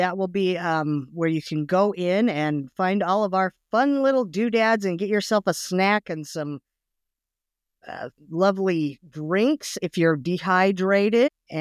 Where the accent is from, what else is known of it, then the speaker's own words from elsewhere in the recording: Grantsville, Utah, United States; I originally come from Grantsville, Utah.